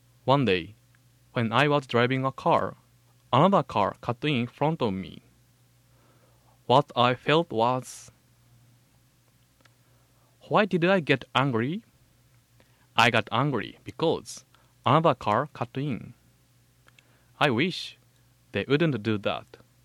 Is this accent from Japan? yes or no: yes; Shimane, Japan; now in Hawaii, United States; I came to Hawaii from Shimane in Japan. Do you know Shimane? It is near Hiroshima and Yamaguchi.